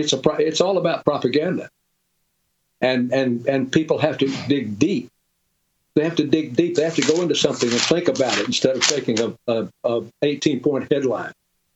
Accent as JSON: {"language": "English", "region": "Deep South", "country": "United States", "tie": "born or raised there", "said": "I was raised in the Deep South. I saw the racism, and I knew it was racism because I went to church and because I read the Bible"}